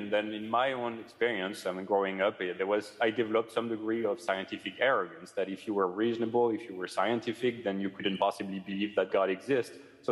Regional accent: France; accent: French; English is a second language; Yes, so I'm French, as my accent really betrays. I'm a software engineering manager, and I'm also now a Christian philosopher, but I grew up in France as an atheist, and grew up a little bit with a background of Catholicism

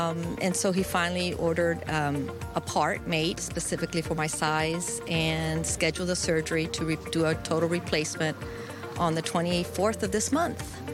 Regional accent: San Marcos, Texas, United States; I'm from San Marcos, Texas.

